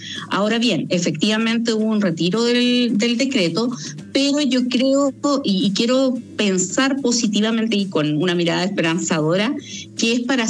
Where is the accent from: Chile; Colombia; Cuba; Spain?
Chile; seríamos nosotros como chilenos los que seríamos los culpables